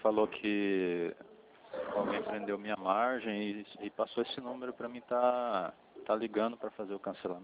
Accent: Regente Feijó, São Paulo, Brazil; born there; Regente Feijó.

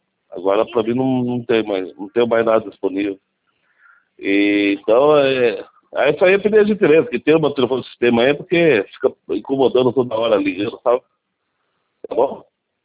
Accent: Araçoiaba da Serra, São Paulo, Brazil; Eu sou de Araçoaba, né? Estamos perto.

